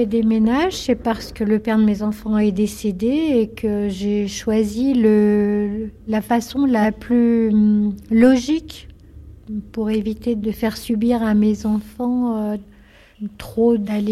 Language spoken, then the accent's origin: French; Saint-Cassin, Auvergne-Rhône-Alpes, France; Je crois bien que j'ai 55 ans. Je suis originaire de la Savoie. Alors, j'ai pas été élevée par mes parents. J'ai grandi dans une ferme au-dessus de Chambéry, dans un petit village qui s'appelle Saint-Cassin.